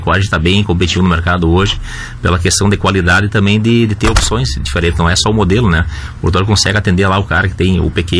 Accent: Espumoso, Rio Grande do Sul, Brazil; Nós somos aqui de Espumoso, a gente tem orgulho de ser aqui da região, né?

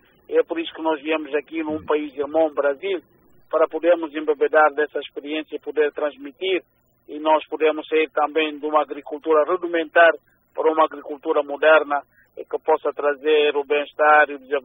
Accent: Guinea-Bissau; Eu sou da Guiné-Bissau.

